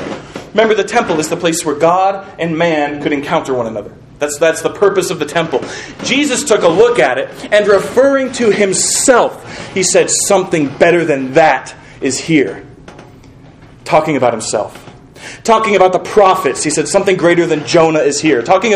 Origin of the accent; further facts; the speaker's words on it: Chester, Montana, United States; born there; I was born in Chester, Montana, where I guess liberty, because you could just walk and walk and walk.